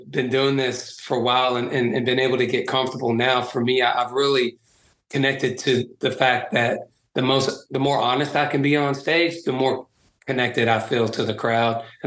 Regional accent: the South, United States; And I grew up in the South

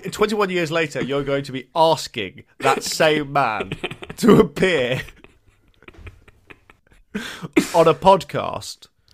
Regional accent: Brighton, South East England, United Kingdom; Because when I grew up in Brighton, you know, Brighton's always been like an okay place, but it's never been cool like it is now.

